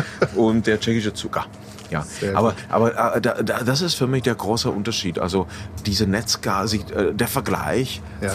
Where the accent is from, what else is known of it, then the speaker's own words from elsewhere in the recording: Saxony, Germany; in Sachsen, wo ich schon vor der Wende viel unterwegs war, ich bin ja in der Nähe aufgewachsen